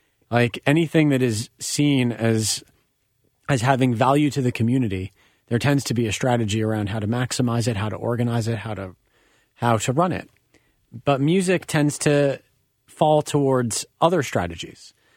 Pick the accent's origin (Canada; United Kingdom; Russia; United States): Canada; going to a couple venues in my hometown in Canada